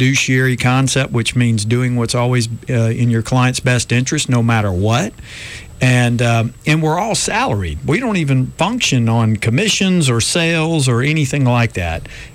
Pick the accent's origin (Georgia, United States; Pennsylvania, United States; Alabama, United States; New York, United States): Alabama, United States; Montgomery; obviously I was born and raised in Montgomery, so I know a bunch of people here.